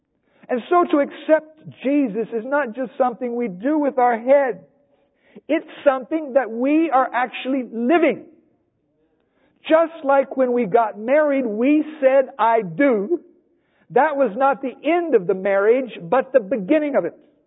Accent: Lincoln, Nebraska, United States; born there; It says I was born on September 16, 1940 in Lincoln, Nebraska.

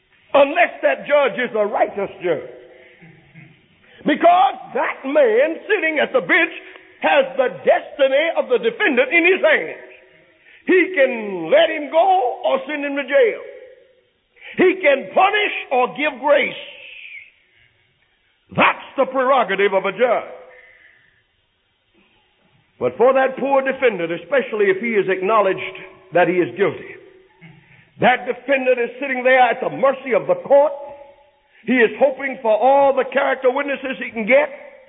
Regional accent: the South, United States; born there; I was born in the South where a man was put in the gas chamber according to the color of his skin.

